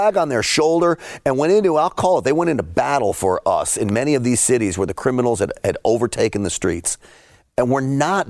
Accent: New York City, New York, United States; I grew up in and around New York City. And I remember when it was overrun with crime, and I was afraid to ride the subway.

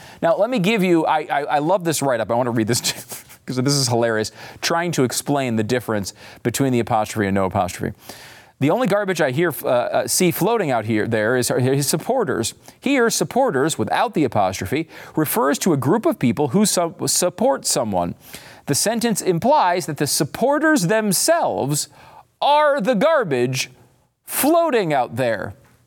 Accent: Delaware, United States; a Puerto Rico where I'm from in my home state of Delaware.

